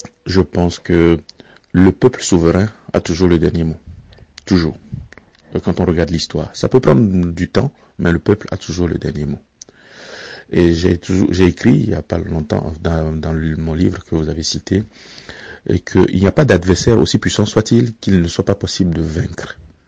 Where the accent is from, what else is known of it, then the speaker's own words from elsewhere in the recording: Togo; Je ne vois pas pourquoi il n'en serait pas comme ça chez nous au Togo.